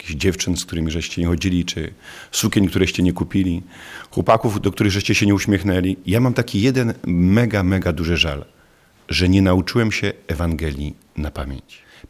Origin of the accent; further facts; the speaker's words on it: Mizerna, Lesser Poland, Poland; Pochodzę z wioski Mizerna, na Podhalu, kościół mieliśmy w Maniowach.